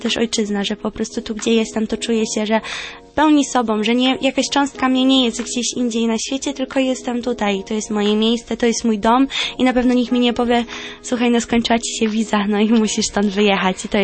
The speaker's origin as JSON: {"language": "Polish", "country": "United Kingdom", "tie": "born or raised there", "said": "ja w dużej mierze wychowałam się w Wielkiej Brytanii, ale rodzice bardzo zadbali o to, żebyśmy z bratem utrzymali swoją polskość i pamiętali, skąd pochodzimy"}